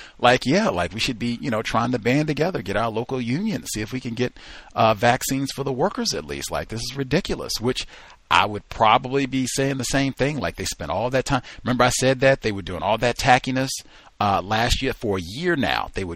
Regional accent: the South, United States; now in Seattle, United States; I grew up on the East Coast in the South, so I was accustomed to seeing Kroger

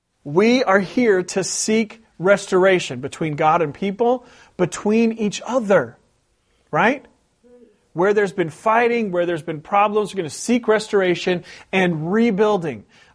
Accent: West Coast, United States; Just because I'm from the West Coast, don't think I'm blind to that.

